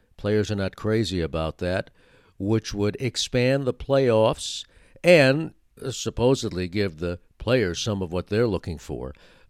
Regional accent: Connecticut, United States; In my home state of Connecticut

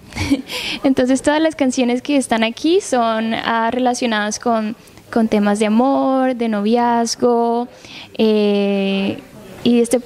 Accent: Palmira, Valle del Cauca, Colombia; born there; Yo nací en Palmira Valle.

